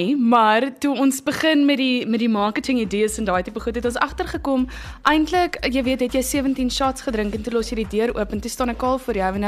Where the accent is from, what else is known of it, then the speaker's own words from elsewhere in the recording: Swellendam, Western Cape, South Africa; ek het op Swellendam groot geword, so ek was daar op laerskool en natuurlik, dis fantasties om 'n klein dorpie groot te word.